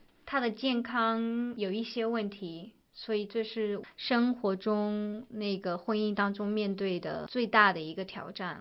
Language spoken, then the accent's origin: Chinese; China; now in United States; 我们刚从中国搬到美国来的时候